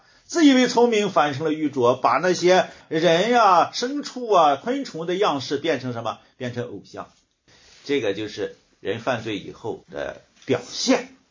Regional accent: China; 那外邦人包括我们中国人，我们中国人是什么呢？是犯了道德主义的假冒伪善。

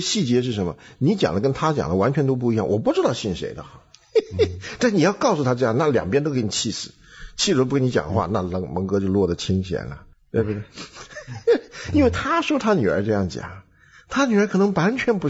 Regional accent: China; 到底我们中国人讲的一些的孝道

